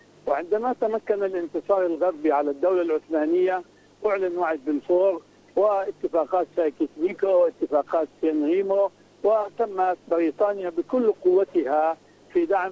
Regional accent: Palestine

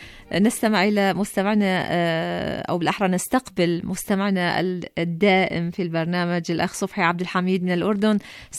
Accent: Iraq; من العراق

